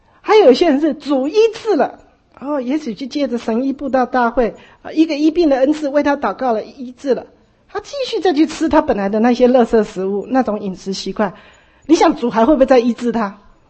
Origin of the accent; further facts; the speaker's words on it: Taiwan; 红萝卜我们台湾人都吃白萝卜。不爱吃红萝卜的，我妈几乎很少煮过红萝卜。